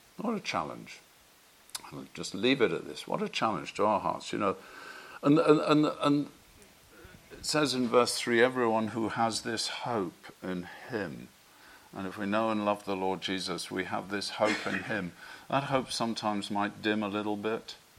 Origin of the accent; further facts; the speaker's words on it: Manchester, North West England, United Kingdom; As you know, I'm a Mancunian, and so I support United, the only team in the world.